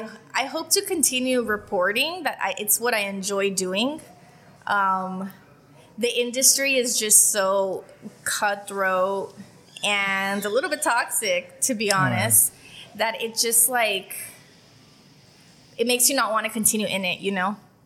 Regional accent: California, United States; born and raised in Imperial County. It's, you know, us here who are from Imperial Valley, we're just so family oriented.

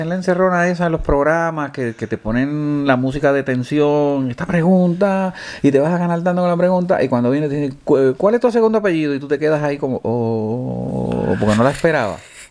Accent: Puerto Rico; now in United States; Nosotros somos de Puerto Rico.

